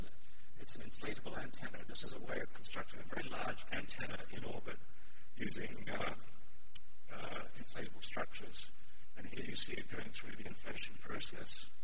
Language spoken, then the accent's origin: English; Adelaide, South Australia, Australia; as a young child growing up in Adelaide, I had dreams of being an astronaut